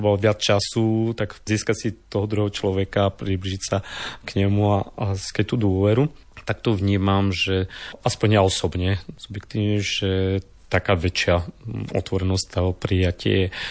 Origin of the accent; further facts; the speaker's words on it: Humenné, Prešov Region, Slovakia; Tak pochádzam z tohto prostredia. Narodil som sa v Humennom a chodil som tu k Salesianom ako stredoškolák do tohto diela. Ale potom som bol 25 rokov preč.